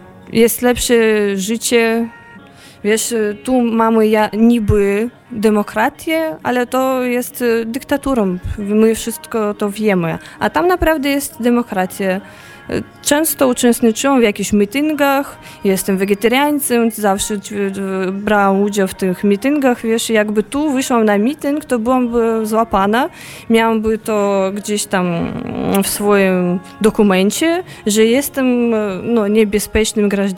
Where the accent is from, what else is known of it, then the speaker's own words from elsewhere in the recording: Kazakhstan; Polish is a second language; now in Poland; mam polskie pochodzenie, ale jestem z Kazachstanu. Dostałam bezpłatnie studia w Polsce